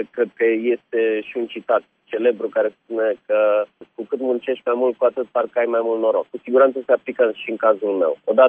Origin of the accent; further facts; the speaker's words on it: Piatra Neamț, Neamț County, Romania; Sunt din Piatra Neamț, toată familia mea este din zona Neamțului